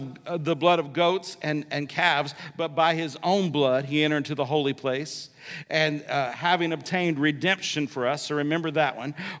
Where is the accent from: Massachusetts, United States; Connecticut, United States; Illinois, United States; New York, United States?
Illinois, United States; Paris; I had some people come from my hometown of Paris, Illinois, and they thought they knew me because everybody knows everybody